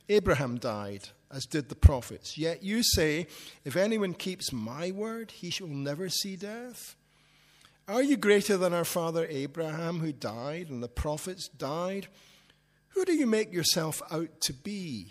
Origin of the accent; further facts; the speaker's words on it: Scotland, United Kingdom; When I was a kid growing up in Scotland